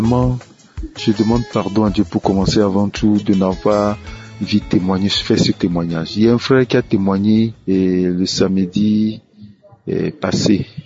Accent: Togo; Je suis togolais, excusez-moi.

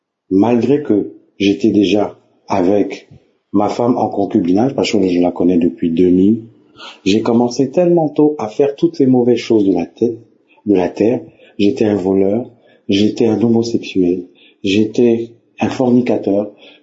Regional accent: Gabon; Je suis Gabonais vivant au Gabon

